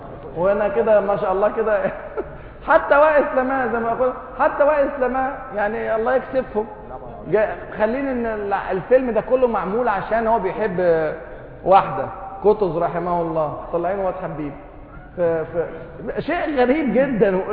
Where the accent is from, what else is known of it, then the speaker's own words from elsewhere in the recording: Egypt; ده احنا عندنا في مصر كمان رحمه شويه